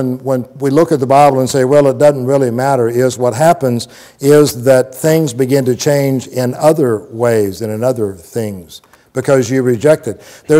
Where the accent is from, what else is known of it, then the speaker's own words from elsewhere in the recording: Plant City, Florida, United States; when I grew up in Plant City, Kathleen was not exactly our favorite team